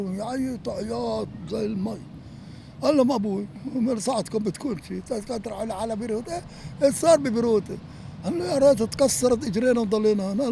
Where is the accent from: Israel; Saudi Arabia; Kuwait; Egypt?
Israel; Jaffa, Tel Aviv District; born there; لان بلدي هاي يعني مسقط راسي هنا عند خزنيش يعني ايش اقول لك كتير بحب اليافا